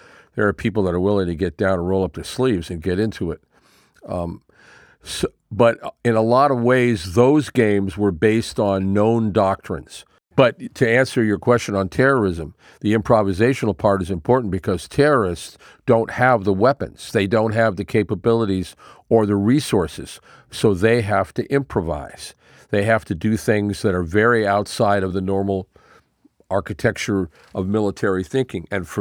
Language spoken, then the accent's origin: English; Mexico; So that was kind of cool because I grew up in Mexico.